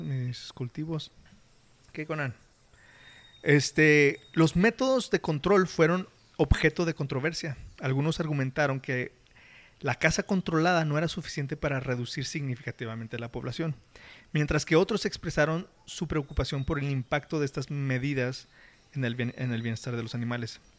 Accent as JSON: {"language": "Spanish", "town": "Deming", "region": "New Mexico", "country": "United States", "tie": "born or raised there", "also_born_or_lived": "Juárez, Mexico / Columbus, United States", "said": "yo crecí en Deming, Nuevo México."}